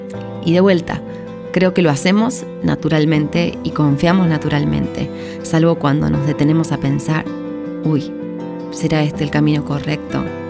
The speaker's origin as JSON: {"language": "Spanish", "town": "Río Cuarto", "region": "Córdoba", "country": "Argentina", "tie": "born or raised there", "said": "Salía por las callecitas de Río Cuarto, Córdoba, mi ciudad natal, a vender mis dibujos"}